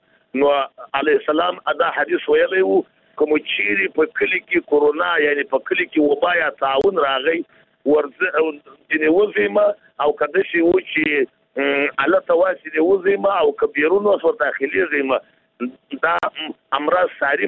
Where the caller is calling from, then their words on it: Jowzjan, Afghanistan; زه پښتون يم د جوزجان ولایت څخه سفر په تماس کېم